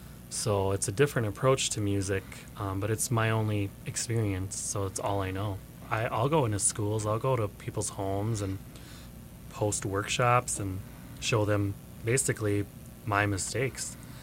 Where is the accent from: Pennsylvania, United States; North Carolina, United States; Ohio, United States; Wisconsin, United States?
Wisconsin, United States; Lac du Flambeau; Well, I'm from Lac du Flambeau, Wisconsin. I'm from the Waswaganing Anishinaabe Aniniwug